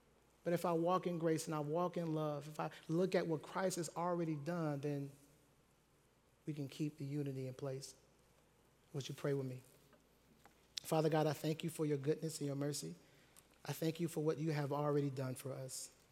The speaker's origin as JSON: {"language": "English", "town": "Akron", "region": "Ohio", "country": "United States", "tie": "born or raised there", "said": "growing up in Akron, Ohio, to a single mom, it was four of us, different dads, in the hood environment, the ghetto, the projects, home of LeBron James"}